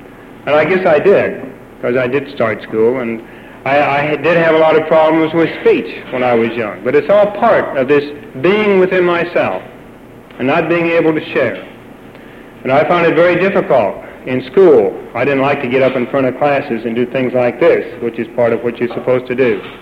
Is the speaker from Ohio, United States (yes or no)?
yes; Columbus, Ohio, United States; I grew up in Columbus, Ohio, not that that makes any difference